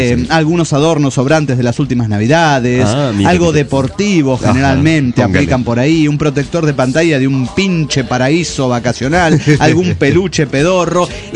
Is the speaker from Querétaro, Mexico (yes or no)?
yes; Querétaro, Mexico; de Querétaro, México.